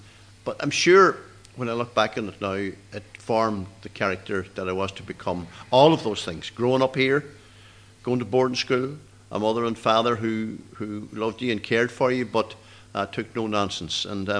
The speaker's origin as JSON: {"language": "English", "town": "Ballybuffet", "country": "Ireland", "tie": "born or raised there", "said": "So I was born in a house there. I grew up in Ballybuffet and went to a school out in the country called Sheshineal"}